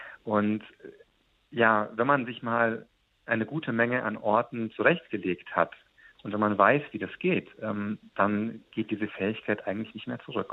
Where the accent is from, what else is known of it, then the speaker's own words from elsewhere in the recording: Munich, Bavaria, Germany; Ganz, ganz, ganz viele in meiner Heimatstadt München.